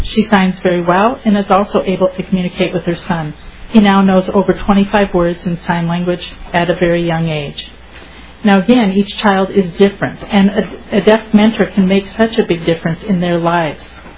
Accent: Ogema, United States; I'm from Ogema

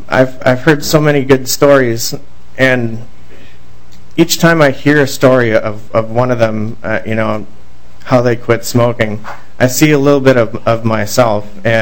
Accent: Bemidji, Minnesota, United States; I'm actually from Bemidji, Minnesota, but I work down here in South St. Paul for Interstate Truck Driving School.

